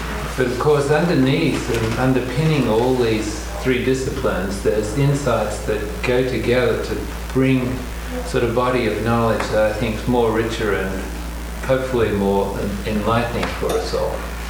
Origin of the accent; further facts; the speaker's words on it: Australia; moved away as an adult; now in Seattle, United States; And I'm a psychoanalyst from Seattle, and I teach at the University of Washington. And you can probably hear I'm from Australia, but I'm a 25-year resident alien. And I'm about to become a citizen, actually.